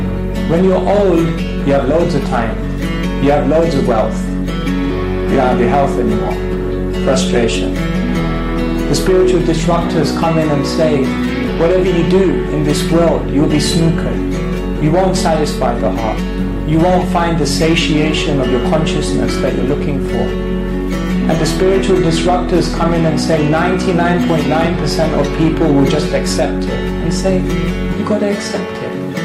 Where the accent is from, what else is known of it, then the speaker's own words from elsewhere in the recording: Wembley, London, United Kingdom; When you said I'm from Wembley, that could be a disqualification. But yes, I did emerge from Northwest London